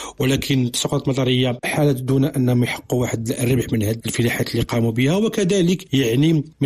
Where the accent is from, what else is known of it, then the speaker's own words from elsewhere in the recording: Morocco; ان تكون عندنا في المغرب يعني القمح والحبوب الكافيه